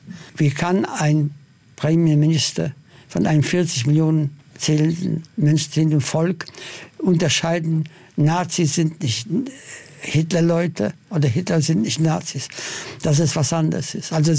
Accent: Poland; German is a second language; auch in meinem Heimatland Polen

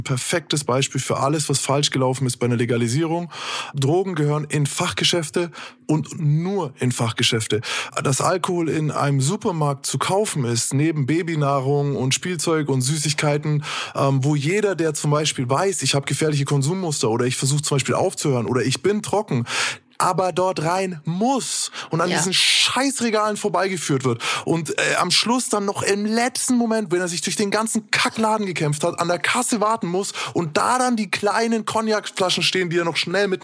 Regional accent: Nuremberg, Bavaria, Germany; in meiner Heimatstadt Nürnberg?

